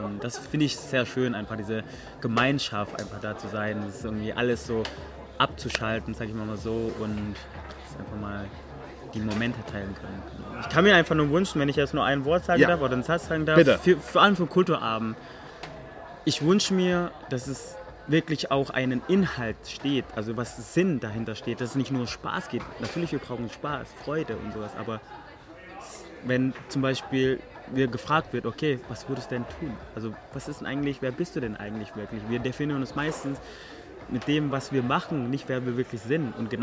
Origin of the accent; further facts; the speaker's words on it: Indonesia; German is a second language; now in Germany; Ich komme tatsächlich ursprünglich aus Indonesien.